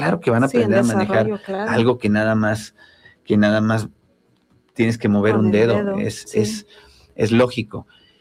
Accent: Mexico; Y México, no lo digo con orgullo, soy mexicano.

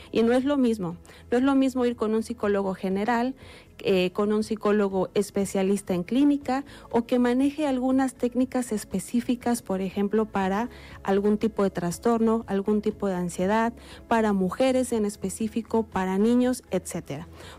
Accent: Mexico; un día donde todavía tenemos muchas emociones derivadas del partido que todos vivimos como mexicanos en el Mundial.

